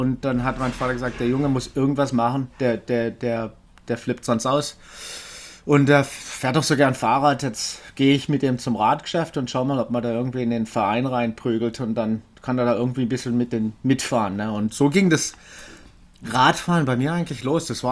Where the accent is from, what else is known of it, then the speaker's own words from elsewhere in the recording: Hanau, Hesse, Germany; born there; also born or lived in Freiburg; ich bin eigentlich in Hanau geboren, Frankfurt, komplett ganz andere Gegend. Und dann in Deutschland tausendmal umgezogen, weil mein Vater war Küchenchef. Aber man kann mich doch als Freiburger irgendwie, ja, beschimpfen, sozusagen.